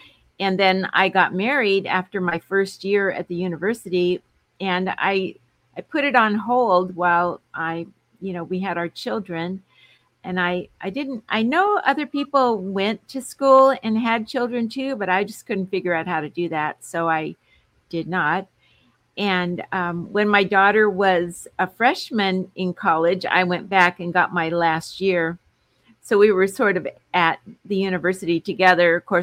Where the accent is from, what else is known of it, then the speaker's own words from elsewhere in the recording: San Diego, California, United States; Well, I was born here in San Diego, California, USA, and I've been here all my life.